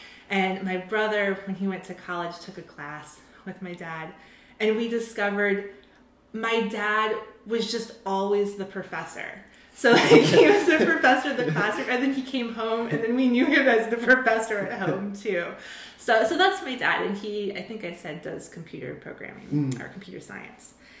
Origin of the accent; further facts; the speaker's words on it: Champaign, Illinois, United States; also born or lived in Ithaca, New York; Well, I was born in Ithaca, New York, where my dad was going to graduate school at Cornell and my mom was teaching middle school. And then when I was about three, I believe, we moved to Champaign, Illinois.